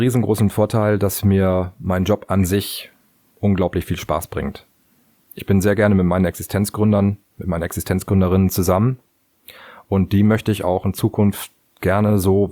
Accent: Cuxhaven, Lower Saxony, Germany; weil Cuxhaven ist mein Heimatort und auch der Ort, in dem ich wohne.

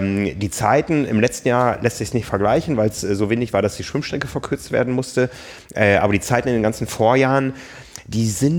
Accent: Hamburg, Germany; der Wind ist mein Freund als Hamburger.

